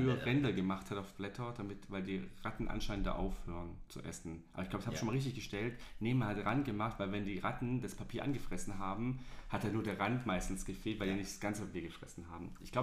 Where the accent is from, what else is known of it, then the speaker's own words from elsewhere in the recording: Southern Germany, Germany; wir kommen aus dem Süden Deutschlands. Wir können kein Friesisch.